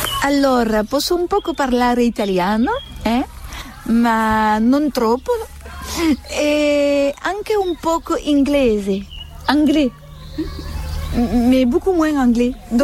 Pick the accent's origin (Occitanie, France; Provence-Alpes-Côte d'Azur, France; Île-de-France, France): Provence-Alpes-Côte d'Azur, France; accent: southern French; now in Aubagne, France; ce n'est pas vraiment l'accent d'Aubagne et Marseille que j'ai. C'est l'accent plutôt de mon village natal, et qui est dans le Vaucluse, entre Cavaillon et Aix-en-Provence, un tout petit village.